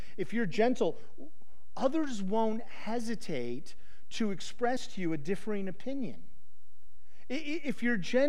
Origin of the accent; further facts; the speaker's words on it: Chicago, Illinois, United States; I'm passionate. I'm from Chicago. My extended family was loud and harsh